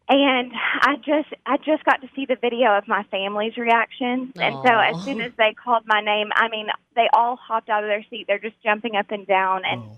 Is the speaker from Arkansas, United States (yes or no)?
yes; Jonesboro, Arkansas, United States; I mean, we're both from Jonesboro